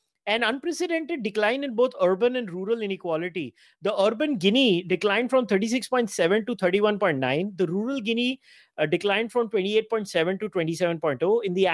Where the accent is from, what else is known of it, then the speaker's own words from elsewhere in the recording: India; I am an Indian citizen first.